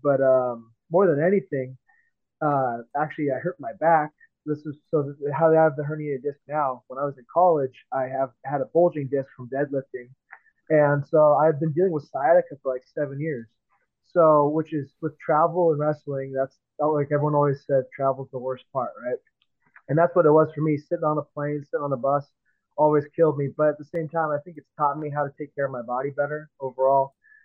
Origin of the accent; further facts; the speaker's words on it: Seattle, Washington, United States; I'm a Seahawks man. I'm from Seattle originally.